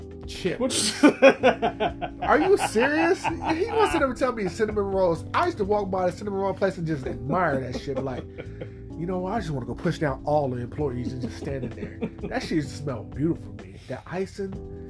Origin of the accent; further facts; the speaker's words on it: Greenville, Mississippi, United States; I'm from the South. I'm from Greenville, Mississippi.